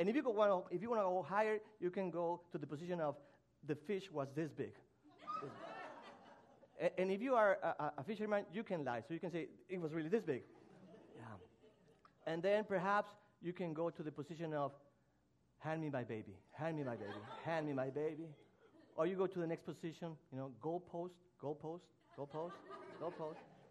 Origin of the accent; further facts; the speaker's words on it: Mexico; English is a second language; I was born and raised in Mexico.